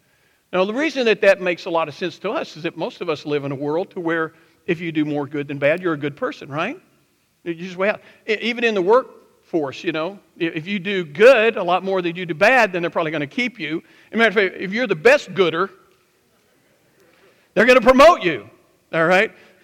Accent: Chalkville, Alabama, United States; Of course, now I grew up in Chalkville, Alabama. I was out in the sticks, you know.

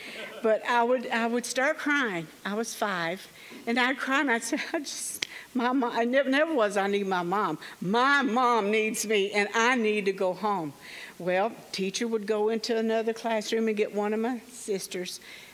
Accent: Kentucky, United States; born there; But I was born in Kentucky, as you can tell by my accent. I'm a baby of 10. There were 7 girls and 3 boys.

